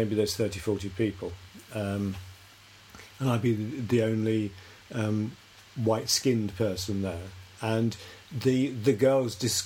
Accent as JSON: {"language": "English", "region": "London", "country": "United Kingdom", "tie": "born there", "said": "I was born in Brixton, that was in London, which was predominantly a Western Caribbean. A lot of Jamaicans, but... a whole range from the islands, Barbados, all around."}